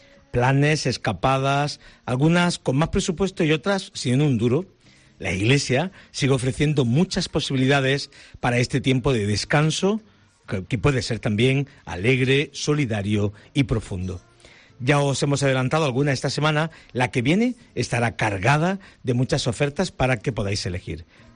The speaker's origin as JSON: {"language": "Spanish", "town": "Adra", "region": "Andalusia", "country": "Spain", "tie": "born or raised there", "said": "Hoy nos vamos a parar en mi pueblo, en el Puente del Río de Adra."}